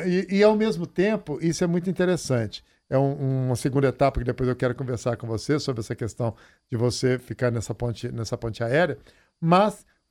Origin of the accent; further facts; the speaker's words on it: Belo Horizonte, Minas Gerais, Brazil; porque eu sou mineiro, sou de Belo Horizonte, todo mundo sabe disso